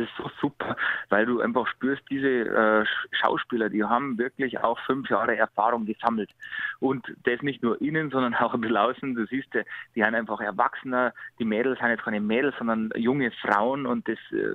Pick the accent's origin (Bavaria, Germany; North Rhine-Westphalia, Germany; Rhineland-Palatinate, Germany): Bavaria, Germany; Hausham; Dann habe ich mein Heimatort Hausham reingesetzt.